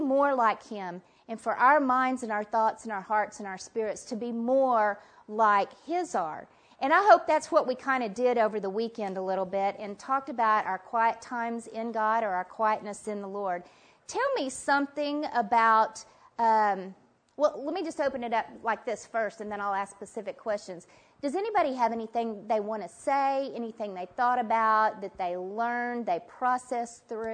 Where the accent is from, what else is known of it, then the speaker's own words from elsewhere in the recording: Dallas, Texas, United States; now in Broken Arrow, United States; I live in Broken Arrow, Oklahoma, which is just outside of Tulsa. I'm born and raised in Dallas, Texas, and my sister lives in Abilene, Texas.